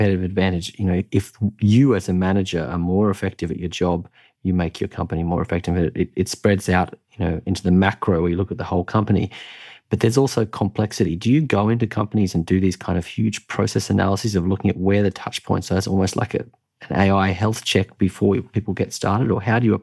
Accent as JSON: {"language": "English", "country": "Australia", "lives_now": "Germany", "said": "I come from Australia. It's a different culture."}